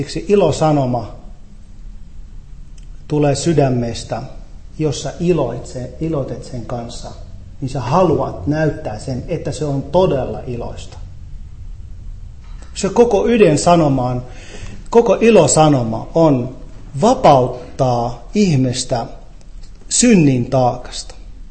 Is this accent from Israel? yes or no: yes; Haifa, Haifa District, Israel; Finnish is a second language; Israel on minulle oma kotimaa. Mä oon kasvanut Israelissa erikoisella tavalla. Mä oon heti kättelystä pieni vauvana elänyt pieniin kahden kulttuuriin väliin. Mä oon Haifas kaupungissa syntynyt.